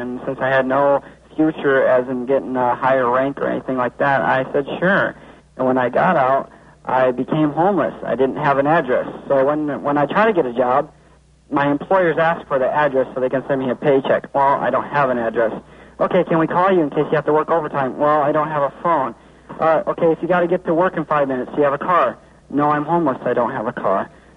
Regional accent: Michigan, United States; I'm from Michigan. I know cold.

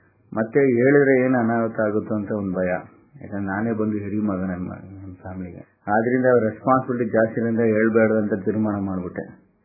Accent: Bengaluru, Karnataka, India; ನಾನು ಬೆಂಗಳೂರಲ್ಲಿ ಹುಟ್ಟಿ ಬೆಳೆದಿದ್ದು

